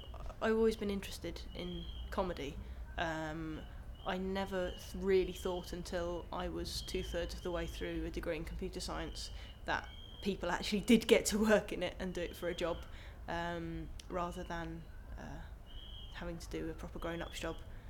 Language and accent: English; South East England, United Kingdom; now in London, United Kingdom; I'm 26 and I'm from London, but originally from Sussex.